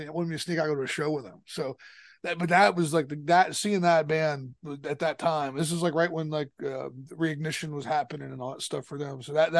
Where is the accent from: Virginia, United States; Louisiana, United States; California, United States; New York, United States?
Virginia, United States; Arlington; born there; Born in Virginia. I was born in Arlington